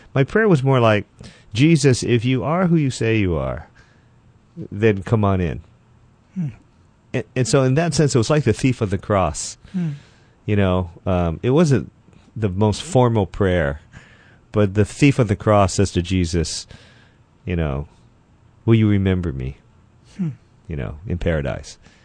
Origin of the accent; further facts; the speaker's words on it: Hawaii, United States; Well, I grew up in the university area, right near public educational TV.